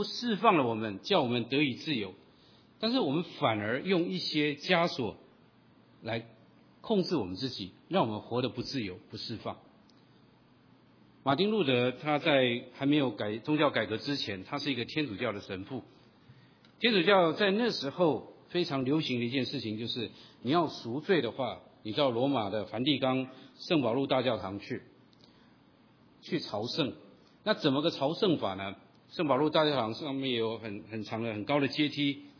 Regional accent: Taiwan; 所以我小的时候在台湾有一排的电视机

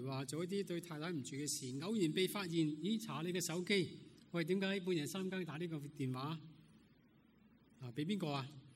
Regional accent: China; 正如我们中国人，我们见到有些食物变坏了，发霉了，那我们就会丢了它。

